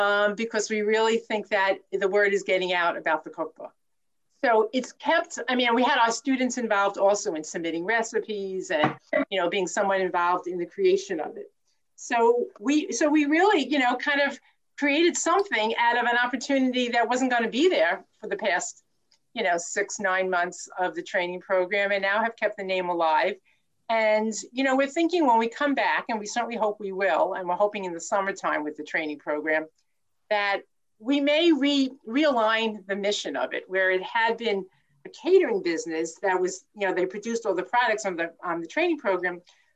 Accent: Cherry Hill, New Jersey, United States; from South Jersey in Cherry Hill

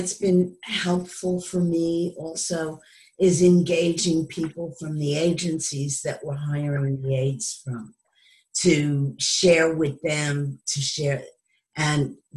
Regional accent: Philadelphia, Pennsylvania, United States; I'm also from Philadelphia.

